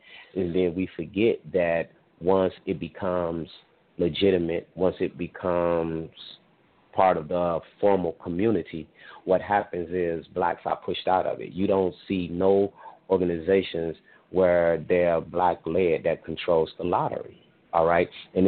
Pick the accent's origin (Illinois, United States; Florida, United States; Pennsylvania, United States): Illinois, United States; Chicago; and I'm from Chicago, so they was talking about why when they went in that they were still putting tokens on the CTA bus.